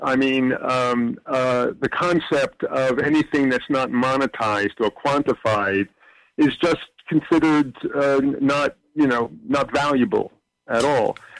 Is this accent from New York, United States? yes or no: yes; New York, United States; You know, I'm on some sort of algorithm that must know I'm from New York, and I get these pictures on my mobile that of old New York from the 50s and the 60s.